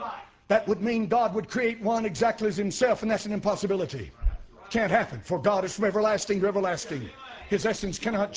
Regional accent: Tennessee, United States; I grew up in East Tennessee, and I knew what blackguard meant.

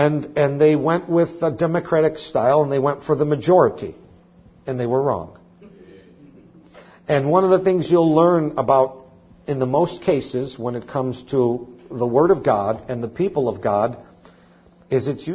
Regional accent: Poughkeepsie, New York, United States; born there; I was born in Poughkeepsie, and then I moved to, I don't know, we were in a place called Marlborough for a while, and then we were in East Buffalo, and then we moved to Williamsville and Amherst, then to Kenmore. And I've moved all around in my life.

